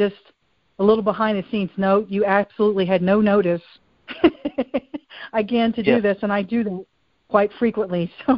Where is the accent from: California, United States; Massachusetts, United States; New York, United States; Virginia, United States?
Virginia, United States; Roanoke; We grew up just right outside of the Blue Ridge Mountain region in Roanoke, Virginia.